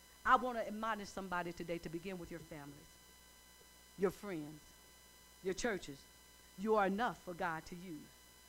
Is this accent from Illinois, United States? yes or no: yes; East St. Louis, Illinois, United States; I came from East St. Louis. I don't know if you guys know anything about East St. Louis. That's the real hood.